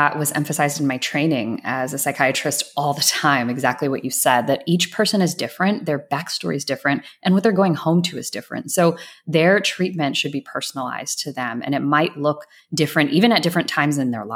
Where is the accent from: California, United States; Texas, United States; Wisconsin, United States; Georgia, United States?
Georgia, United States; So I grew up in Atlanta. I grew up in a suburb right outside of Atlanta.